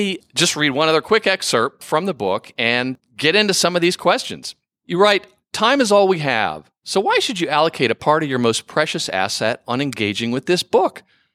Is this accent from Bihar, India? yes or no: no; Mumbai, Maharashtra, India; moved away as an adult; now in United States; I grew up in Bombay, India, receiving a degree in economics and advanced mathematics